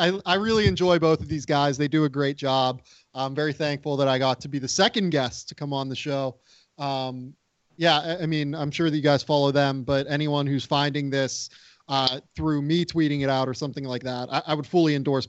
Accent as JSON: {"language": "English", "town": "Pittsburgh", "region": "Pennsylvania", "country": "United States", "tie": "born or raised there", "said": "Like coming from someone like I grew up in Pittsburgh, and I mean, like I love Pitt's campus."}